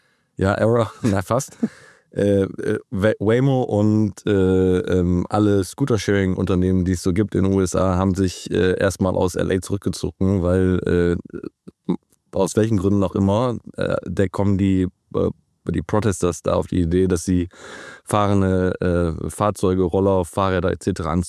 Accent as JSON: {"language": "German", "region": "Lower Saxony", "country": "Germany", "tie": "born or raised there", "said": "Wir sind in Niedersachsen, wir sind nicht im Rheinland aufgewachsen."}